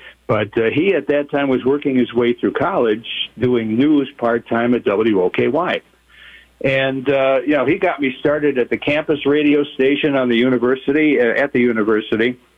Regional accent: Chicago, Illinois, United States; born there; I was born in Chicago, April 9th, 1951.

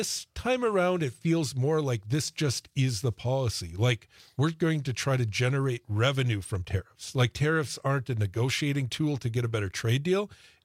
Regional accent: United States; Yeah. And yeah, I mean, we're American citizens and we don't know what's happening right. from day to day, right?

